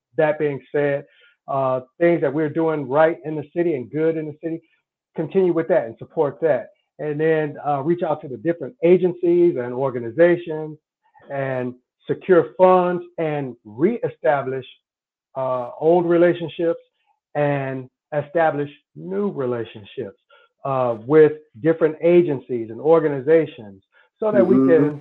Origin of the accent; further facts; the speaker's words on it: Muskegon Heights, Michigan, United States; I was born and raised here in Muskegon, born in Muskegon at Hackley, and raised here in the Heights.